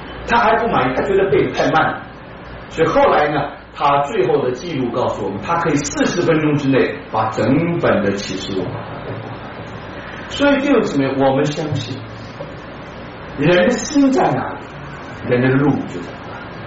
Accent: Brazil; 我们从我是从巴西来的

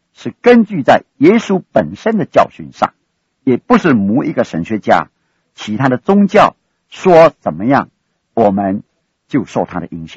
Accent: China; 我们中国人的粮食主要是米饭还是麦，就不是面包。

